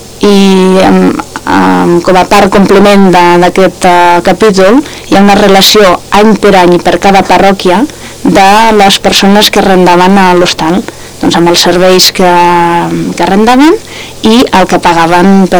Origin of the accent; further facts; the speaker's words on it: Escaldes-Engordany, Andorra; Soc andorrana, escaldenca.